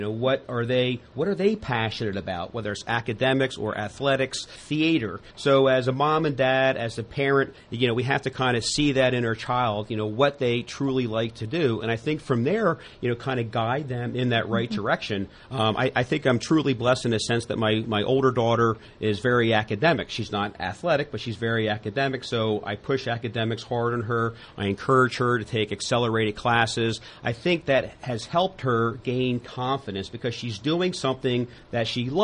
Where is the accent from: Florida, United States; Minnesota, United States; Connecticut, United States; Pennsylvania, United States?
Pennsylvania, United States; born and raised in Chester County, great mom and dad, great sister Pam, that really gave me a solid foundation. And going to Penn State